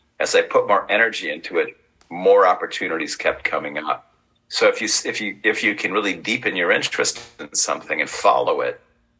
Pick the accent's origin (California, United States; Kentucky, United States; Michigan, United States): Michigan, United States; I grew up in Michigan, in the Upper Peninsula of Michigan, a very rural area.